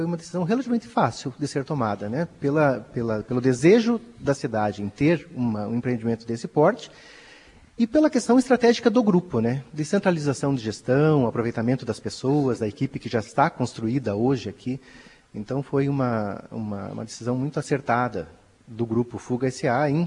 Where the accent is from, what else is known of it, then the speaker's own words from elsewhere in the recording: Passo Fundo, Rio Grande do Sul, Brazil; Eu sou natural de Passo Fundo. E nos primeiros 3 anos agora de trabalho aqui em Camargo, eu estava vindo e voltando todos os dias e passando para cá. E agora acabei alugando um apartamento aqui